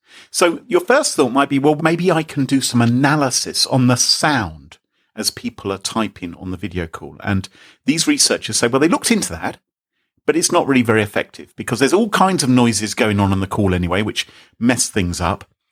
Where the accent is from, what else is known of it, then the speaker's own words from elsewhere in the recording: England, United Kingdom; I'm English and technical, so I don't think I could do it.